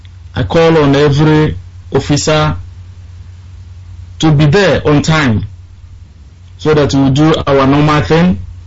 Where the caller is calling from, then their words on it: London, United Kingdom; I'm calling from London here.